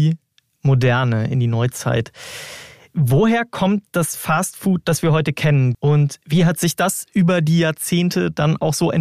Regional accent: North Rhine-Westphalia, Germany; Mittlerweile gibt es in der kleinen Stadt, wo ich herkomme, auch andere bekannte Ketten. Und in den größeren Städten drumherum, wie zum Beispiel Bonn oder Köln, da gibt es sie natürlich sowieso.

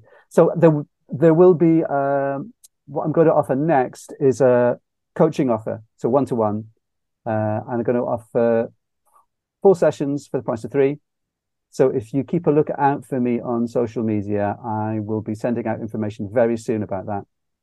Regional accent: Scotland, United Kingdom; born there; now in Wales; It's because I'm not from here. I was born in Scotland.

